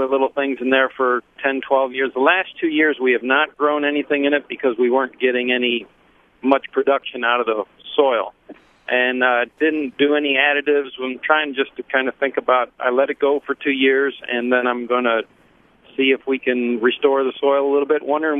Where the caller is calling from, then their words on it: St. Louis, Missouri, United States; Live in St. Louis. Got about a 12-by-12 garden plot.